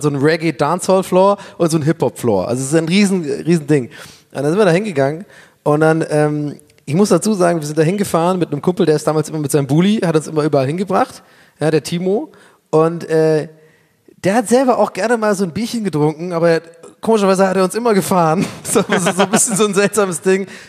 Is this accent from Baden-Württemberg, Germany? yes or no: yes; Tübingen, Baden-Württemberg, Germany; moved away as an adult; ich bin in Tübingen aufgewachsen, habe da Abi gemacht